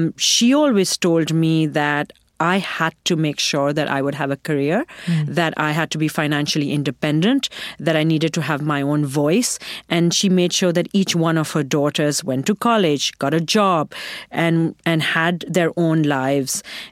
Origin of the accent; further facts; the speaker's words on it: Pakistan; moved away as an adult; now in United States; I was born and raised in Pakistan, and I came to America as a college student and started my career here